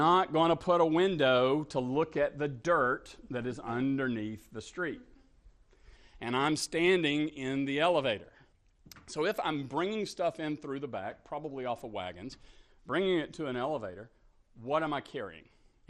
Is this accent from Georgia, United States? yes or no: yes; Rome, Georgia, United States; I volunteer for the Sexual Assault Center on things like this and fundraising, and I'm a born and raised in Rome, Georgia, and that's about me.